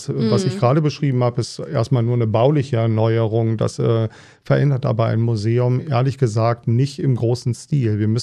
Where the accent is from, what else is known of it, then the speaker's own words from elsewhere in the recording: Bad Honnef, North Rhine-Westphalia, Germany; now in Mainz, Germany; Also ich bin Rheinländer, ich bin sozusagen auf der anderen Seite vom Gebirge groß geworden, in Bad Honnef bei Bonn. Und bin aber auch auf eine Schule im Rhein gegangen, so eine Inselschule.